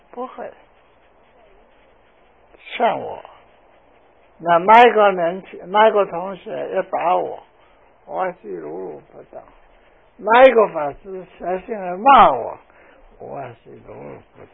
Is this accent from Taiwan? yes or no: no; China; 所以我们中国人说没关系，做强盗没关系，18年又是一个好汉